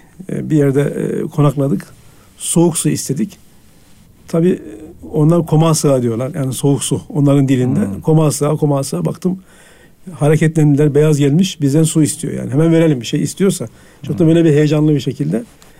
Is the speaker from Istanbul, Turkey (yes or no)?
no; Konya, Turkey; also born or lived in Hendek